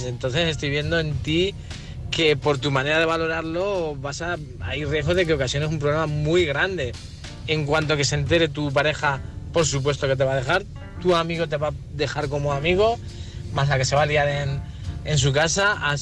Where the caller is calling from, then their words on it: Socuéllamos, Castilla-La Mancha, Spain; de Socuellamos